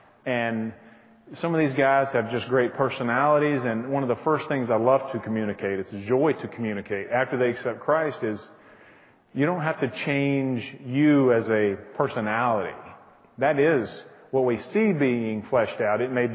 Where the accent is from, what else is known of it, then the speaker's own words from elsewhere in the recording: the South, United States; I grew up churched in the South, but it was really just a kind of a tradition.